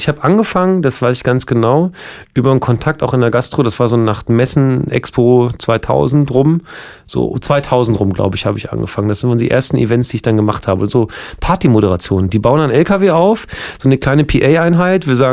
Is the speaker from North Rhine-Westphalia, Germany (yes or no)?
no; Hildesheim, Lower Saxony, Germany; ich komme aus Hildesheim, Alter. Wir sind nominell eine Großstadt, was man aber in keiner Ecke merkt.